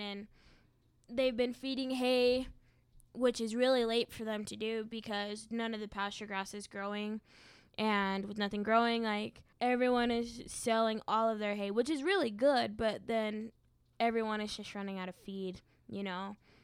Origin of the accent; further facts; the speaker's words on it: Tremont, Utah, United States; As I mentioned before, I'm from Tremont, and there's been a lot of flooding just in Box Elder County in general.